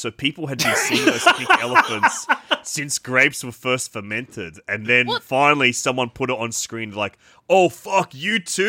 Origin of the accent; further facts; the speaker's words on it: Sydney, New South Wales, Australia; around the same parts of Sydney I grew up